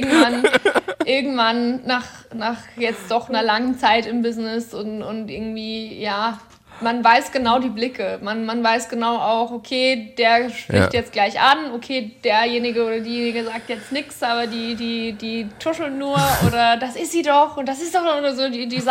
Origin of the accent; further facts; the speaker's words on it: Cham, Bavaria, Germany; now in Berlin, Germany; Also ich war auf jedem Volksfest, jedem Frühlingsfest, das gab es bei uns in Kam auch natürlich.